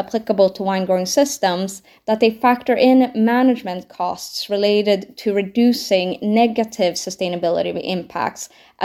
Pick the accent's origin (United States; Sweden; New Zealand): Sweden; now in London, United Kingdom; I am from Sweden.